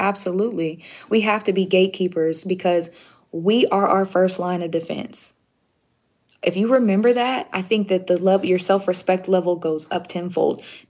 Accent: California, United States; I'm in California, my home state.

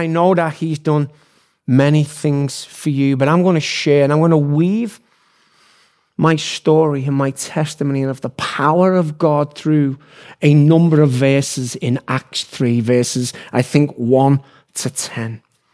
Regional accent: England, United Kingdom; Typically, as an Englishman, we come and we minister around the US and the Americans.

